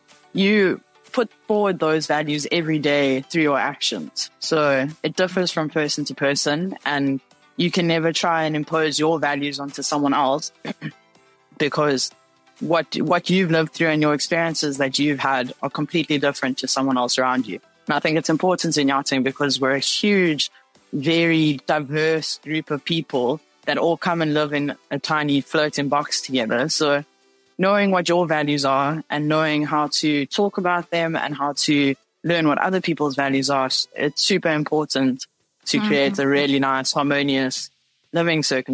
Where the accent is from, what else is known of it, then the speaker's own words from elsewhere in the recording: South Africa; as you heard, and I've been in yachting for about 2 years. I'm from South Africa.